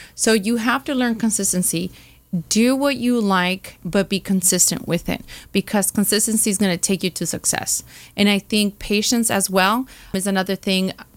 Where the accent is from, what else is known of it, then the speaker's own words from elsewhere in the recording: Santa Ana, California, United States; You know, growing up, I grew up in Santa Ana and my parents never owned a home.